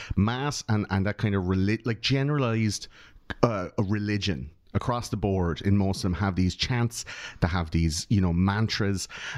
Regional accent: Ireland; born or raised there

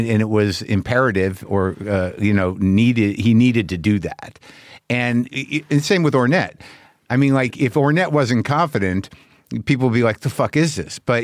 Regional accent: New Mexico, United States; I'm from New Mexico, same

